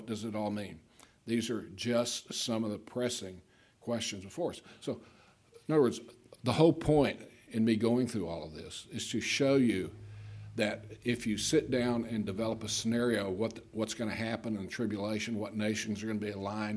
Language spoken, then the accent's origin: English; United States; I'm an American sports fan, the big three, football, basketball, and baseball.